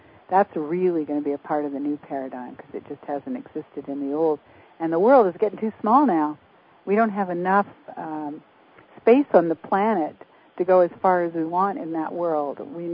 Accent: Canada; when we were raised in Canada

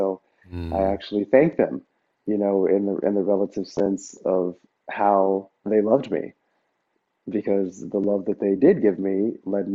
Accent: the South, United States; growing up in the South as an African American male, like a black man in America. Like I grew up in the suburbs, around like, Caucasian, but it was actually kind of mixed

